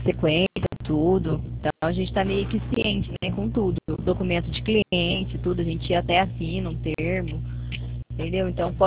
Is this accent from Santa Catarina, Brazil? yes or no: no; Espírito Santo do Pinhal, São Paulo, Brazil; eu sou daqui do Espírito Santo do Pinhal, mas o meu escritório é de Pirassununga. Eu trabalho aqui na agência Espírito Santo do Pinhal.